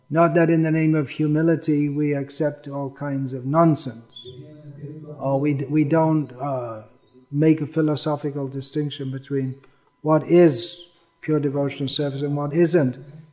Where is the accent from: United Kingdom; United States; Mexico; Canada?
United Kingdom; England; Growing up in England, where people say the part of England I'm from